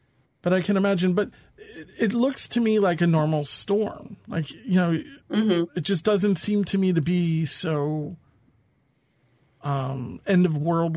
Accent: New York, United States; you have to remember, as a New Yorker, it really... There's New York, and then there's the rest of the country.

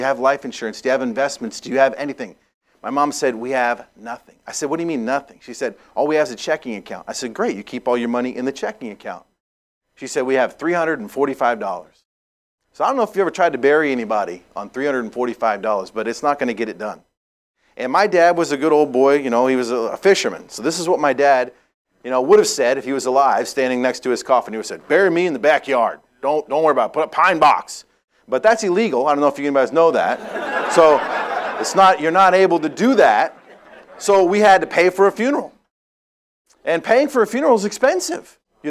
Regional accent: New England, United States; now in Dallas, United States; I wasn't born in Dallas, but I got there as fast as I could. I really enjoy Texas. But I grew up in New England.

